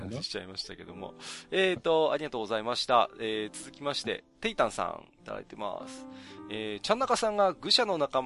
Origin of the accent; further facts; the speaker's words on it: Tohoku, Japan; ここは私も東北の人間ですからね、やっぱり東北随一の、ですね。